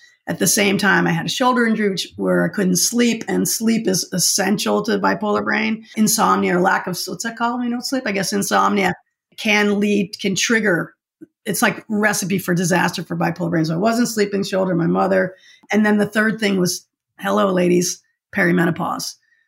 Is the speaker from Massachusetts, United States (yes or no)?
yes; Massachusetts, United States; I'm in from Massachusetts.